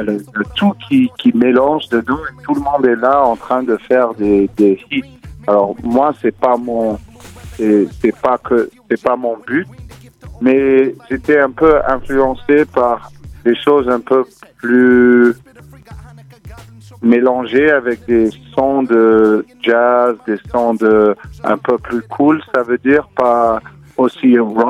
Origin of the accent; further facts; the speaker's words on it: New York, United States; French is a second language; En fait, j'ai grandi à New York